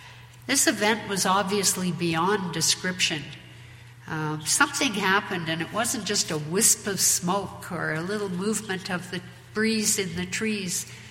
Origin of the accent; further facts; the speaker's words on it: Wetaskiwin, Alberta, Canada; also born or lived in Nanton; I was presented for baptism as an infant in the Little United Church in Nanton, Alberta, by my parents. And I grew up in the United Church in Wetaskiwin